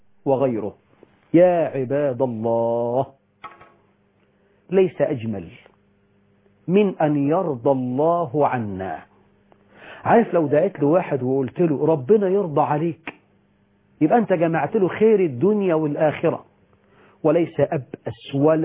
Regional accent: Egypt; اللهم واجعل بلدنا مصر أمنا أمانا

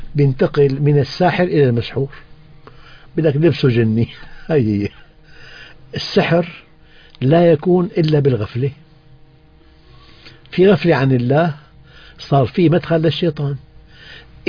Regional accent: Syria; عندنا في الشام نهر بردة

